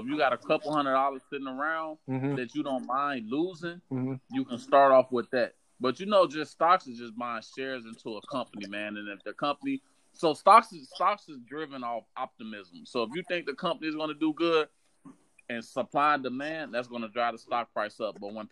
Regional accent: Chicago, Illinois, United States; I think it's all about how we grew up, man. Because, you know, man, growing up in Chicago, bro, like

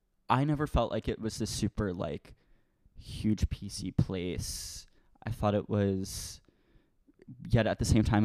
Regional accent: Merrick, New York, United States; So I grew up on the South Shore in a town called Merrick, which is basically this like Jewish Mecca.

